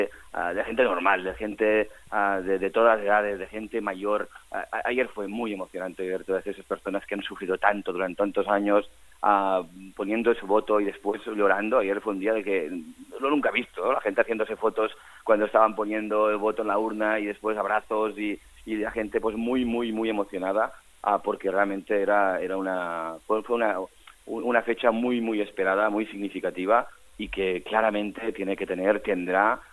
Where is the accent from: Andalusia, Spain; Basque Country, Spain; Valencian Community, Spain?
Basque Country, Spain; el nuestro, como pueblo vasco, no es un país bipartidista